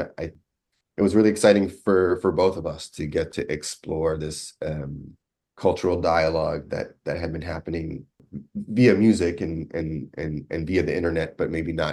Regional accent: New York, United States; I grew up in New York. I'm not the best representation of country music culture or the Southern United States. I'm a little bit of a different ilk of American

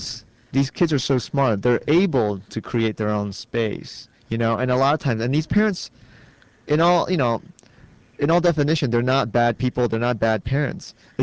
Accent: California, United States; I mean, I grew up in Orange County, and I think around that time, that wasn't the only case that happened.

